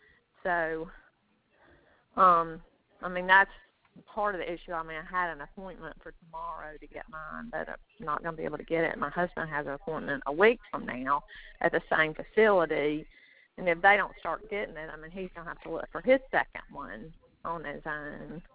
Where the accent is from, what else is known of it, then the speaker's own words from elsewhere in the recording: Montgomery, Alabama, United States; I'm in Birmingham for the weekend. I'm from Montgomery. So I'll be back in Montgomery on Monday.